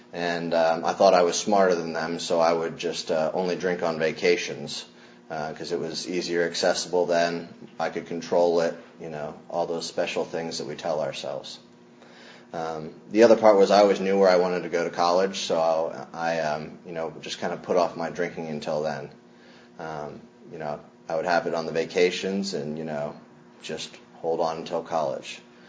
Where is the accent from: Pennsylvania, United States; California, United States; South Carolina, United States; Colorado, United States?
Pennsylvania, United States; Bethlehem; born there; I was born in Bethlehem, Pennsylvania. It was a steel town up north